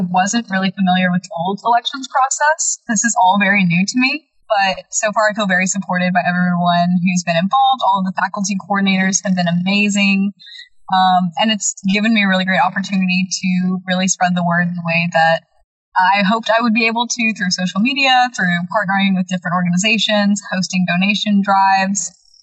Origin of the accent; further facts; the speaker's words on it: Franklin, Tennessee, United States; I'm majoring in biology, and I'm on the pre-med track, and I'm from Franklin, Tennessee.